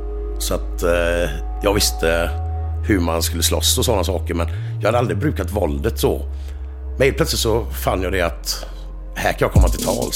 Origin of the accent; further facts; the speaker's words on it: Gothenburg, Västra Götaland County, Sweden; när vi växte upp så fanns det inte så mycket utlänningar i Göteborg. Och vi pratade svenska hemma